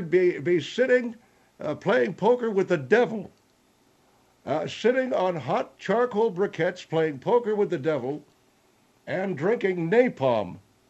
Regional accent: Canandaigua, New York, United States; my father owned a restaurant when I was growing up in Canandaigua.

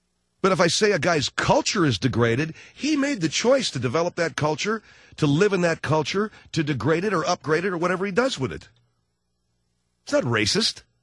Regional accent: United States; No. I'm an American. I live in a country that happens to be evolved.

